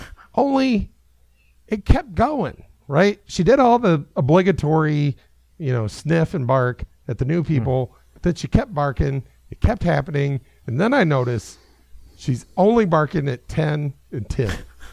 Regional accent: Michigan City, Indiana, United States; I told him I was from Michigan City.

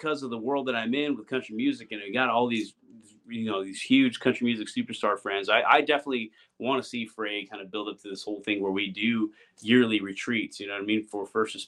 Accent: Texas, United States; I grew up in Texas

